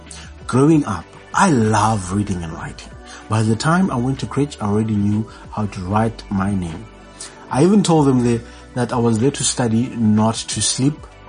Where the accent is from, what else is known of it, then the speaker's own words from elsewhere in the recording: Khayelitsha, Western Cape, South Africa; I was born and bred in Ekhayelitsha on the 11th of May